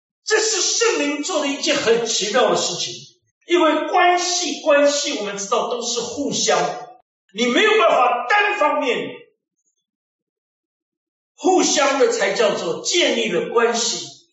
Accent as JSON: {"language": "Chinese", "country": "China", "said": "当然过去我们中国人比较重视那个农历新年"}